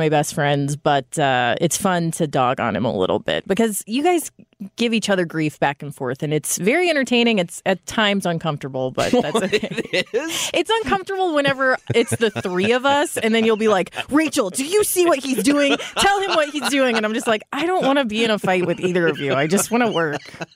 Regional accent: Grafton, Illinois, United States; It's 20 minutes from for where I grew up in Grafton. When I moved to Granite, I was like, I'm in the big city now.

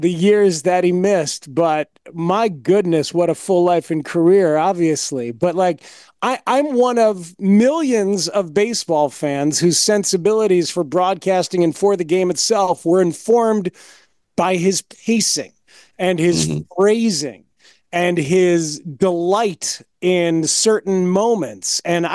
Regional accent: New Jersey, United States; I was a kid growing up in Jersey listening to 1210 WCIU

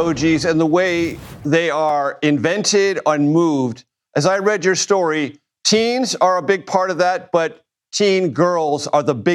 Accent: San Diego, California, United States; well, I grew up in San Diego.

